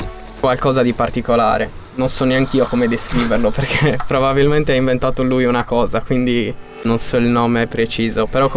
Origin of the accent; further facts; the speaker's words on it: Cagliari, Sardinia, Italy; also born or lived in Quartu Sant'Elena; Io sono nato a Quartu, poi vabbè, Sono cresciuto comunque a Cagliari, sì, con pieno sardo, diciamo.